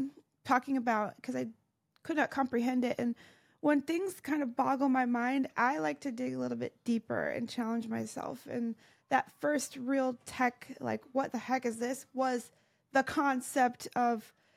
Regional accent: Michigan, United States; growing up in Michigan and not understanding tech at all.

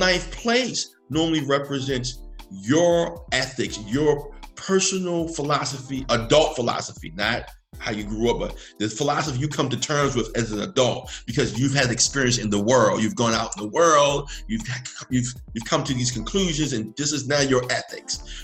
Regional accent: Baltimore, Maryland, United States; born there; So I was born in South Baltimore. Someone born in East Baltimore is foreign to me.

